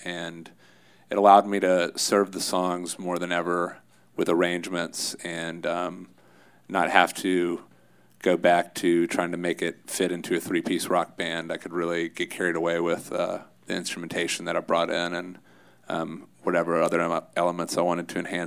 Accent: Atlanta, Georgia, United States; also born or lived in Athens; now in Nashville, United States; we grew up together in Atlanta and then both went to University of Georgia, lived in Athens for 10 years

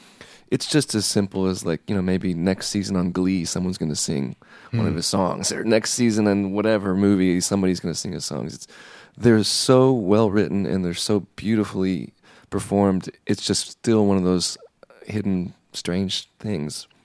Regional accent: Texas, United States; in my opinion, as a Texan

